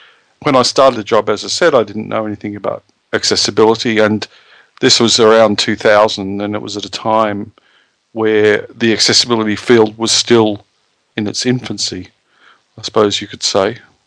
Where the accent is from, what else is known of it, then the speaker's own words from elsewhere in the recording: Australia; when I decided to go back to Australia, which is my home country